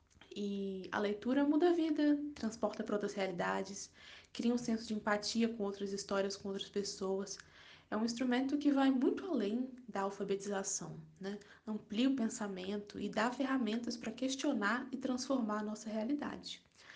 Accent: Espírito Santo, Brazil; now in Minas Gerais, Brazil; Eu sou do Espírito Santo, mas eu moro em Minas Gerais há alguns anos.

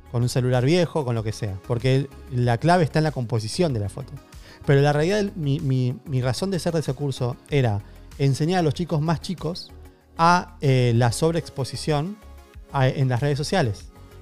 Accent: Argentina; lo importante que somos en Argentina para poder también exportar nuestros productos

